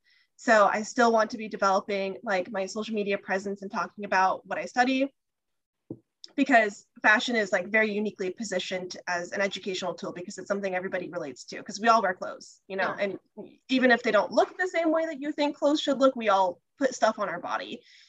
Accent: California, United States; literally everybody is going to know I'm from California.

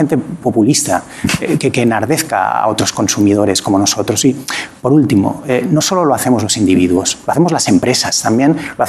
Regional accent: Spain; Yo como me considero un buen español, odio un montón de cosas.

